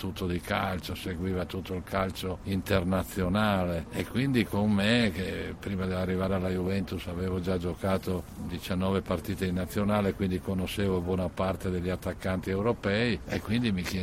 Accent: Friuli-Venezia Giulia, Italy; io friulano eccetera, eppure ero stimatissimo e applauditissimo a Napoli

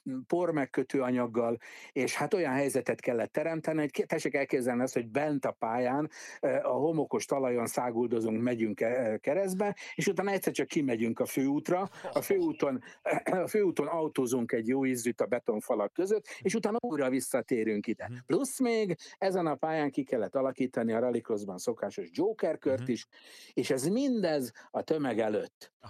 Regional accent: Hungary; nem csak én voltam ott magyarként, hanem a teljes időmérő és adatszolgáltató csapatom is magyar

